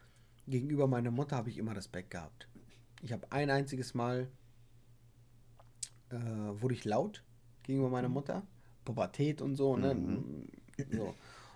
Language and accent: German; Bulgaria; German is a second language; now in Germany; Bei uns in Bulgarien kam immer so ein rotes Zeichen, da stand ab 18